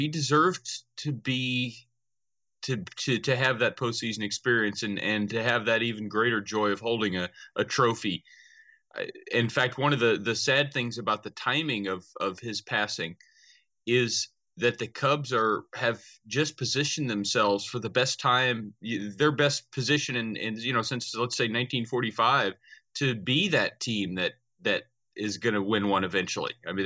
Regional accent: Fort Worth, Texas, United States; he was from Dallas, which that's the area that I'm from. I'm from Fort Worth.

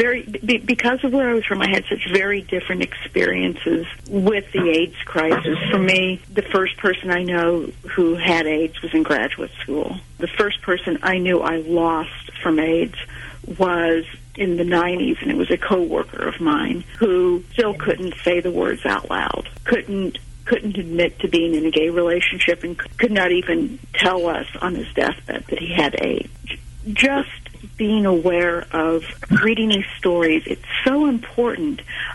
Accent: Illinois, United States; Well, I grew up in Southern Illinois, a small little, you know, dust spot on the map.

